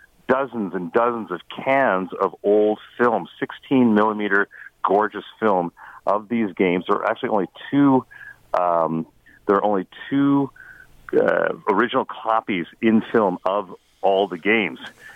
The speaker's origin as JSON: {"language": "English", "country": "Canada", "tie": "born or raised there", "said": "I was born and raised in Canada, but, you know, immigrant kid in the 70s, the world was changing."}